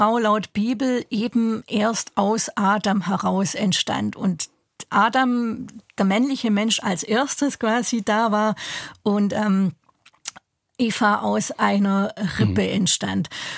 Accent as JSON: {"language": "German", "region": "Southern Germany", "country": "Germany", "said": "vor allem auch im süddeutschen Raum, wo ich herkomme."}